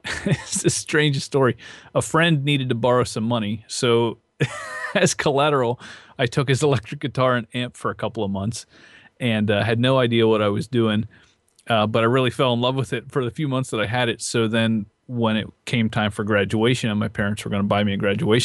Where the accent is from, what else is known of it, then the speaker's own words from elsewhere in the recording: Manheim, Pennsylvania, United States; I grew up in good old Manheim, Pennsylvania, which is right in the middle of Lancaster County.